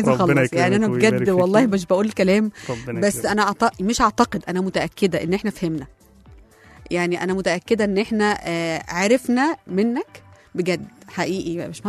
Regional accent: Egypt; اختم بقى بان انا كمواطن مصري، انا مصلحتي بقى

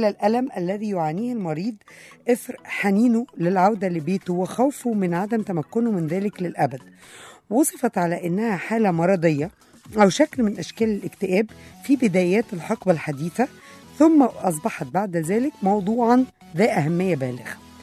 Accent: Egypt; سواء أنا في بلدي مصر

